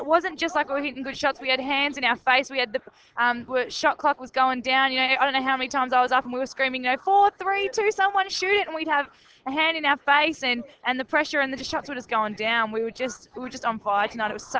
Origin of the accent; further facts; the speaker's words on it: Melbourne, Victoria, Australia; obviously I'm from Melbourne, so I had lots of friends and family in the crowd